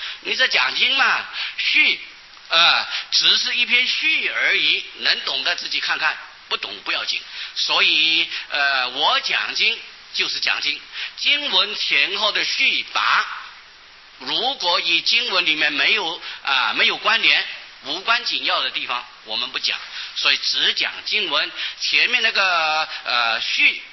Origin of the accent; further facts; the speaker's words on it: Taiwan; 我们台湾人呢、啊、有许多年这个常识还是不知道的啊